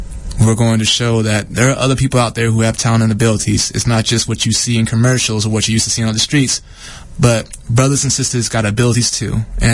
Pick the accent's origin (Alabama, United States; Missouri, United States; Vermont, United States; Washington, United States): Washington, United States; Seattle; also born or lived in Dallas / Vallejo; Actually, I was born in Dallas, Texas. I moved up from Vallejo, California to Seattle, Washington. Graduated high school out there